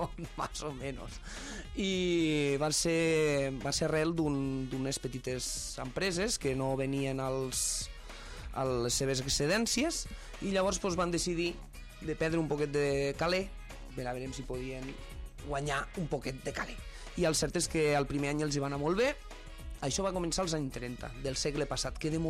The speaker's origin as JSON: {"language": "Catalan", "town": "L'Hospitalet de l'Infant", "region": "Catalonia", "country": "Spain", "said": "jo sóc de l'Hospitalet, o sigui, jo visc a l'Hospitalet i estic aquí a la Mella"}